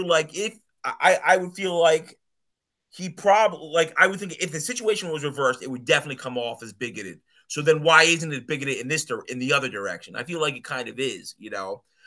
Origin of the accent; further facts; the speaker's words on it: West Coast, United States; And on the other hand, I'm the Southern church tradition, even though I'm from the West Coast.